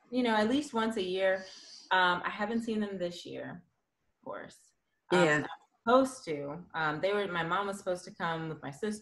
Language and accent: English; Canada; also born or lived in New York; So because I was born in New York. So, and then I grew up in Canada, and so I was dual citizen that way.